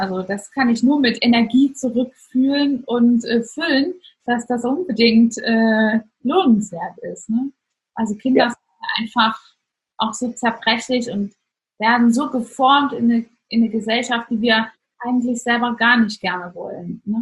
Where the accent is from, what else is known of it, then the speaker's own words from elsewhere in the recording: East Germany, Germany; Also ich bin aufgewachsen in Ostdeutschland, in der Zeit, wo die Wende war, war ich als schon vorangeschrittener Teenager